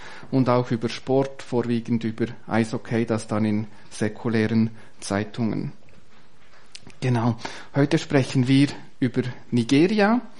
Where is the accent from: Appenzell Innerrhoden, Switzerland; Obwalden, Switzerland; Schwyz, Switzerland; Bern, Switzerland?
Bern, Switzerland; now in Lucerne, Switzerland; ich komme aus dem Kanton Bern, wohne inzwischen in Luzern.